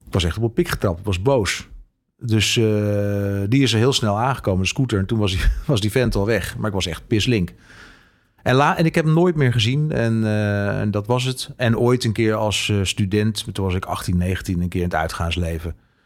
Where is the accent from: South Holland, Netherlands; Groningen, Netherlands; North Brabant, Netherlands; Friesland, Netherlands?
Groningen, Netherlands; Ik kom oorspronkelijk uit Groningen.